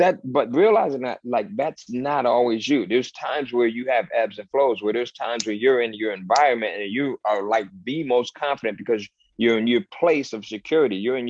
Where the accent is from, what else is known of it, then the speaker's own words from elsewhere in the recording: Bridgeport, Connecticut, United States; the most dangerous environment when I was growing up in Bridgeport was being on my side of town.